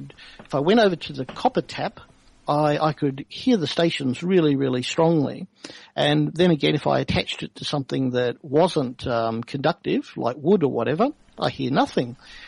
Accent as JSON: {"language": "English", "town": "Perth", "region": "Western Australia", "country": "Australia", "tie": "born or raised there", "also_born_or_lived": "Melbourne", "said": "I was born in Melbourne when I was about 3 months old, went over to Perth with my parents, lived there for 10 years, and then we came back for family reasons back to Melbourne."}